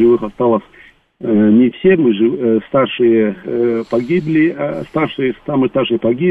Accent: Dagestan, Russia; Я из большой очень семьи. Вырос в Дагестане.

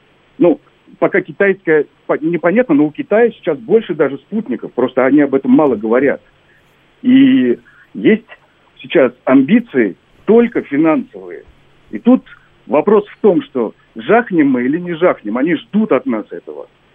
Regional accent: Moscow, Russia; я из Москвы.

